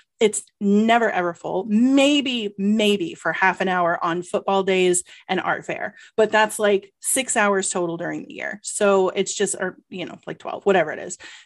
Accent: Georgia, United States; I mean, I'm from Georgia and I validate, like, I hate being hot so much.

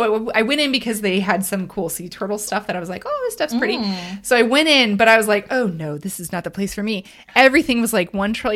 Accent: Ohio, United States; I'm from Ohio.

